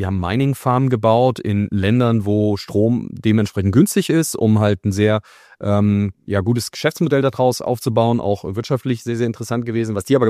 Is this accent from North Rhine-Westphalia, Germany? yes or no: no; Hesse, Germany; now in Hamburg, Germany